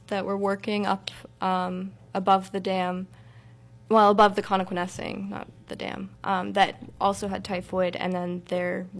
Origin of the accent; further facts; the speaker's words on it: Saxonburg, Pennsylvania, United States; Yeah, I'm from Saxonburg.